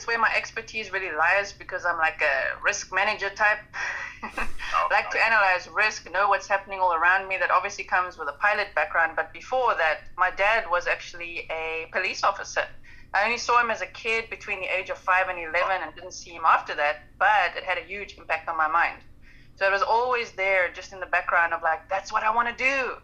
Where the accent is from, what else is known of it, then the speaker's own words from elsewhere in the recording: South Africa; accent: South African; now in Utrecht, Netherlands; I am in the Netherlands, in the center of it, in Utrecht. I'm from South Africa, so that's what the accent is all about.